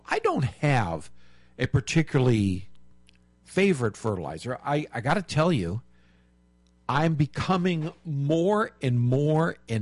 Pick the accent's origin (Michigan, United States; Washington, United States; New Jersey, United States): Michigan, United States; When I grew up in Michigan, we bought our produce from the farms.